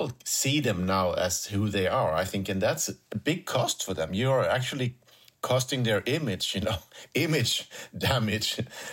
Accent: Sweden; I'm coming from Sweden

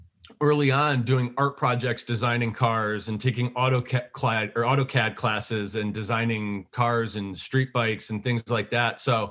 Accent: Burlington, Connecticut, United States; moved away as an adult; now in Vermont, United States; Born and raised in Burlington, Connecticut, small little town, 20 minutes west of Hartford. And then, you know, after growing up, I ironically moved up to Burlington, Vermont. So I've been living in Vermont now for about 15 years.

